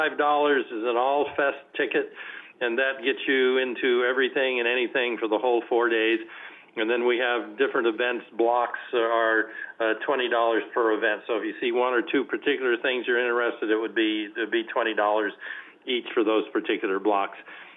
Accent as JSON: {"language": "English", "town": "Scott Valley", "region": "California", "country": "United States", "tie": "born or raised there", "said": "I was born and raised in Scott Valley here, and went away on a 20-year career and moved back home in the late 80s."}